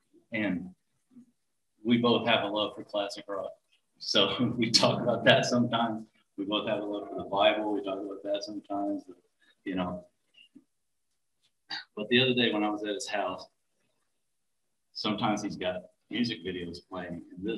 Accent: Arkansas, United States; I grew up in Arkansas, so it's not far off.

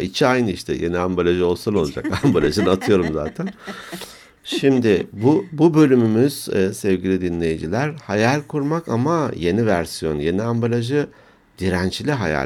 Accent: İnönü, Eskişehir, Turkey; Belki bahsetmişimdir hani Eskişehir İnönü benim memleketim

